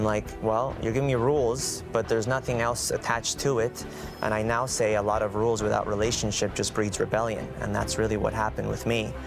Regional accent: Colombia; I'm originally from Colombia, and so you kind of get that basic foundation of, you know, do's and don'ts

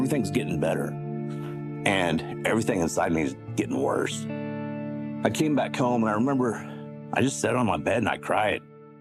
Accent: Wyoming, United States; I grew up in Wyoming. My grandpa was in World War II.

